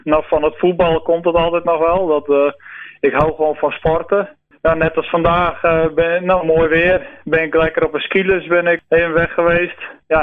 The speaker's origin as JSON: {"language": "Dutch", "town": "Joure", "region": "Friesland", "country": "Netherlands", "tie": "born or raised there", "said": "Ik ben geboren in Joure. En ik woon nog steeds in Joure."}